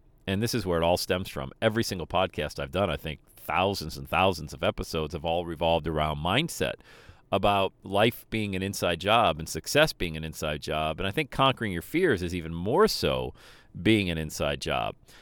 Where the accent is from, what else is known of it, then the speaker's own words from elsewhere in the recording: Bradford, Pennsylvania, United States; I grew up in Bradford, PA, coldest spot of the nation all the time.